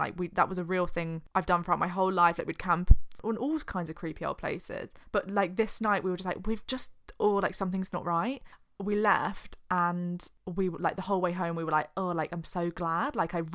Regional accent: London, United Kingdom; there's someone in this town that I live in, not London, my hometown

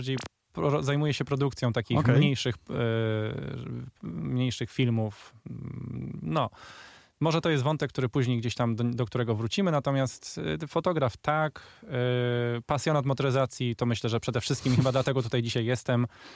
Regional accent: Katowice, Silesian Voivodeship, Poland; gdzie robiliśmy trochę zdjęć z Katowic, bo jestem z Katowic.

